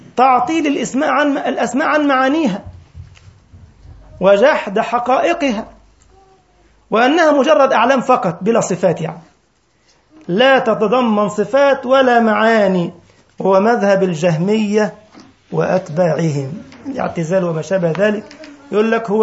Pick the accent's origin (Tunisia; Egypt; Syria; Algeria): Egypt; حتى عندنا في مصر يقول لك ايه لما يلاقي واحد مستعجل